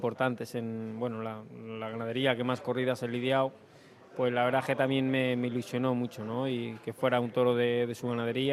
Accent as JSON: {"language": "Spanish", "town": "Madrid", "region": "Community of Madrid", "country": "Spain", "said": "somos dos toreros de Madrid, dos toreros nacidos en la Escuela Taurina de Madrid, con muchos años de alternativa."}